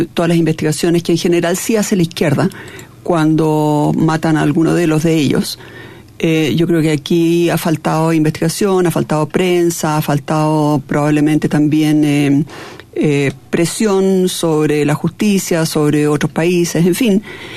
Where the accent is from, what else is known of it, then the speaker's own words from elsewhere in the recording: Chile; moved away; Yo me fui a principios del 72 de Chile, volví a fines del 74... Y cuando volví era otro país.